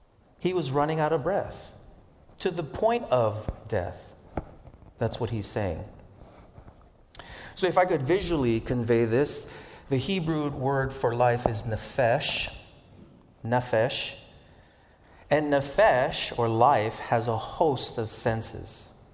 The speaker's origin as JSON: {"language": "English", "region": "Hawaii", "country": "United States", "tie": "born there", "said": "I was born in Hawaii. I love the ocean, but not that much where I would die from drowning."}